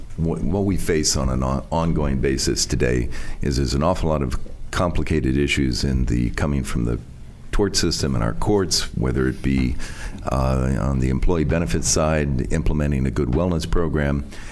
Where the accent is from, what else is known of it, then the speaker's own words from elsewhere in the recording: Elverson, Pennsylvania, United States; We're in the large town of Elverson, Pennsylvania.